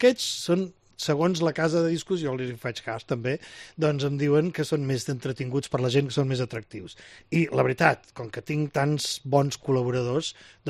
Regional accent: Vilassar de Dalt, Catalonia, Spain; born there; el meu poble on vaig néixer, a Vilassar de Dalt

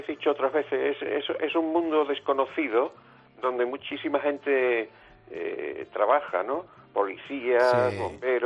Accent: Cádiz, Andalusia, Spain; now in Menorca, Spain; Tengo 17 años que me vine desde Cádiz, porque allí estaba el tema del trabajo muy chungo. Y ahora mismo, pues, llevo 17 años instalado y ya, bueno, casi súbdito menorquín.

